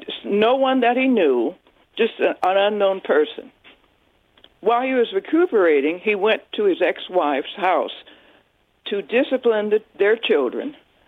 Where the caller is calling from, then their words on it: Silver Spring, Maryland, United States; I'm calling from Silver Spring, Maryland.